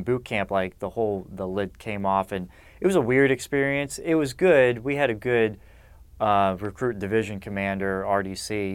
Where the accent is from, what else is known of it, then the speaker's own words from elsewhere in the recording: Uniontown, Pennsylvania, United States; born there; Westmoreland County, that's Pennsylvania, Uniontown, PA.